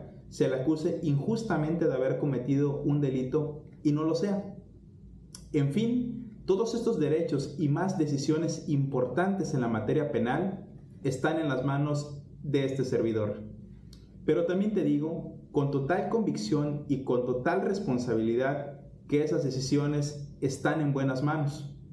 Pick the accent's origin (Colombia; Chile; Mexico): Mexico; Tamaulipas; also born or lived in Veracruz; Soy veracruzano por nacimiento, pero adoptado desde niño, como muchos de ustedes, por esta maravillosa tierra tamaulipeca. Aquí crecí, aquí estudié, aquí vivo